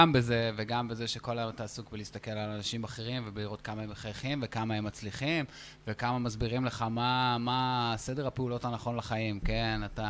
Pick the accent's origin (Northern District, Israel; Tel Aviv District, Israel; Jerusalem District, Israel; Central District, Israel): Tel Aviv District, Israel; Tel Aviv; אני מתל אביב. בן 29